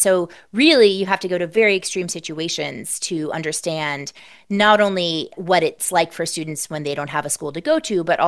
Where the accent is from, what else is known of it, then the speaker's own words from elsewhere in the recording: New Orleans, Louisiana, United States; You can also look at places like my hometown, New Orleans